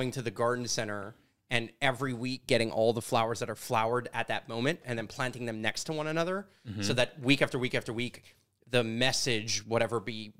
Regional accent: Canada; And I was like, oh, but I'm Canadian.

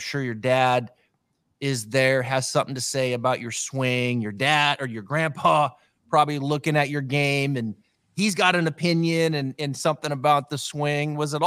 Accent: Seattle, Washington, United States; So I'm from Northwest. I'm a Seattle diehard

